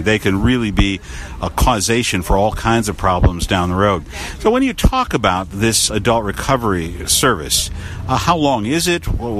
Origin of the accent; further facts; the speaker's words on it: Detroit, Michigan, United States; my hometown of Detroit originally.